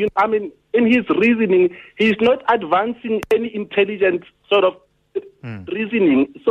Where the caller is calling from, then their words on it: Pretoria, Gauteng, South Africa; I'm calling from Pretoria.